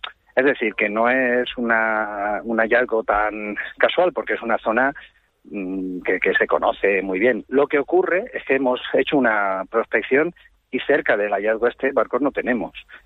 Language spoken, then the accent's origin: Spanish; Alicante, Valencian Community, Spain; Yo soy alicantino